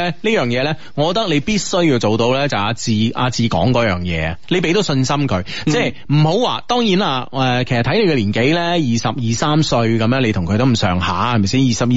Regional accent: Guangdong, China; 其实佢特别是我哋广东人啊，我觉得啊特别呢心里面是想到好多嘢

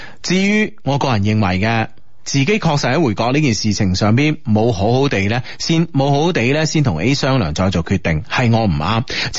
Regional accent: Guangdong, China; 其实佢特别是我哋广东人啊，我觉得啊特别呢心里面是想到好多嘢

